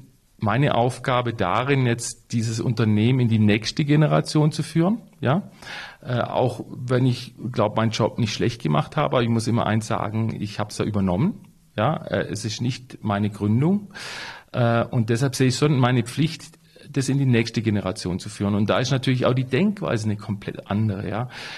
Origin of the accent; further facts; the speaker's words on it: Waldhaus, Baden-Württemberg, Germany; Ich bin ja hier aufgewachsen in Waldhaus.